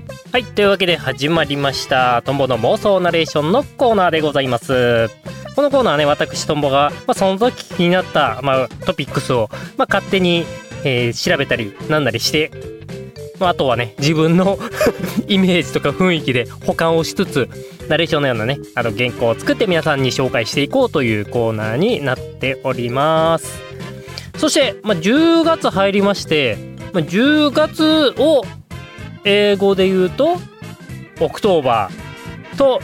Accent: Hokkaido, Japan; 私の地元北海道

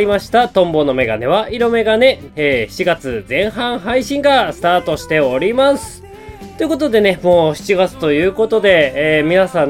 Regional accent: Hokkaido, Japan; 暑いのは苦手なのよ。北海道出身だしね。あまり暑いの慣れてないから、

